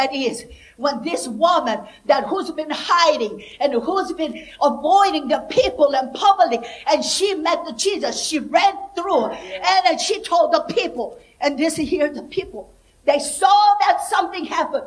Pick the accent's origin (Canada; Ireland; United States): Ireland; you know, I'm from Ireland, you know, this is a very fancy technology, you know.